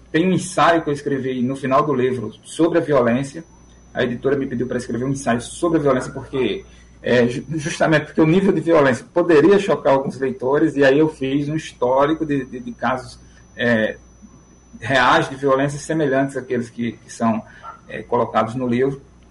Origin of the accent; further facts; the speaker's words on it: Paraíba, Brazil; moved away; É uma maravilha estar falando com a Paraíba, minha terrinha, meu estado que eu tanto amo, que eu sou doido para voltar para aí.